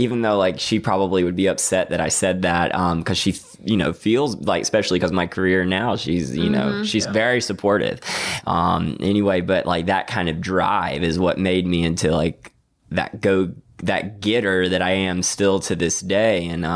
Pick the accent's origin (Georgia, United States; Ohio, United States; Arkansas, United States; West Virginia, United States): Georgia, United States; Waynesboro; Yeah, Waynesboro, right. Georgia.